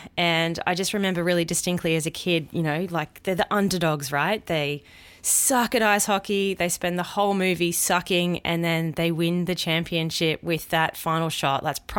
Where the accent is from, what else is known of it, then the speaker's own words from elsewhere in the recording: Australia; hope to give you a perspective of, you know, a down-under dietitian, and hopefully you can understand my accent.